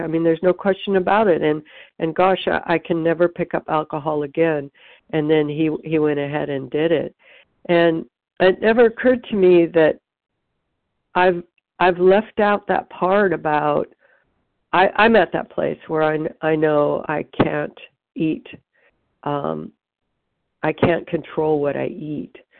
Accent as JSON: {"language": "English", "region": "California", "country": "United States", "said": "I'm from Orange County, California."}